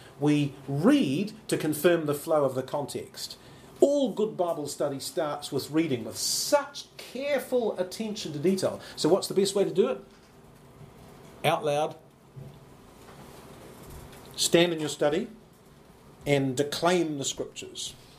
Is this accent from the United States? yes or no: no; New Zealand; that's just because, you know, I'm from New Zealand, you know. So, yeah, the words are different.